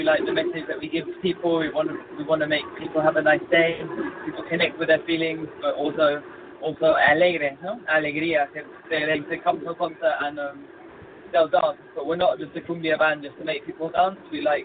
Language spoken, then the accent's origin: English; England, United Kingdom; now in Mexico; I'm English, but we're based in Mexico as a band, and I really feel part of like the Latin culture now.